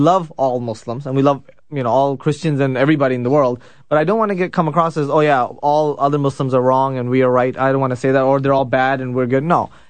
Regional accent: United States; And I grew up in the States, so I went back there.

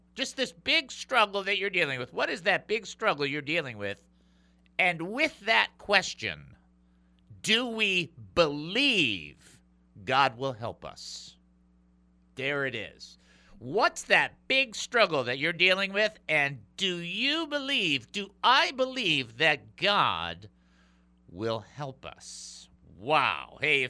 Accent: Detroit, Michigan, United States; For those that haven't figured it out, I was born and raised in Detroit.

